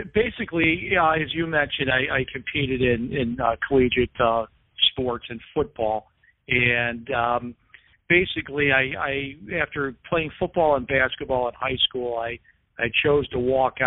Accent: Cleveland, Ohio, United States; So I transferred to a Division III school in my hometown of Cleveland, Ohio, which is John Carroll University.

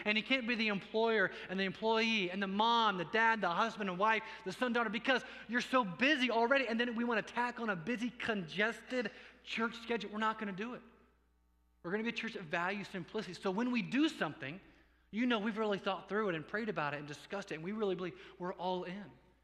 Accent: Indiana, United States; My bride and I came from Indiana. We've been here for a little over a year and a half.

